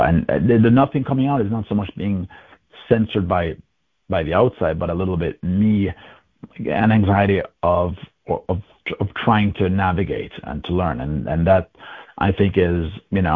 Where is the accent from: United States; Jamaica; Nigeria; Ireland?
Jamaica; I grew up in Jamaica